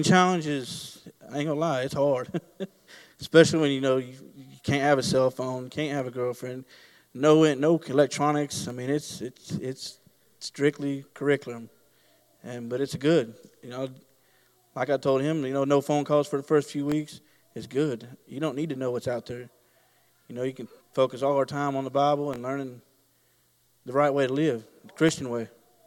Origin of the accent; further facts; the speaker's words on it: Vernon, Alabama, United States; also born or lived in Winfield; Like you said, I'm from Fayette. I grew up mostly in Vernon and some in Winfield, went to school there both.